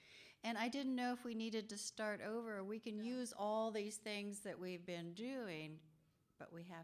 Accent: Wichita, Kansas, United States; from Wichita, Kansas, and I'm a member of First Unitarian Universalist Church there.

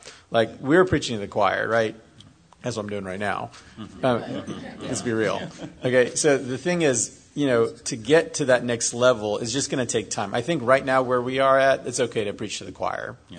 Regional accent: Knoxville, Tennessee, United States; I grew up in Knoxville, and all my friends are from rural areas.

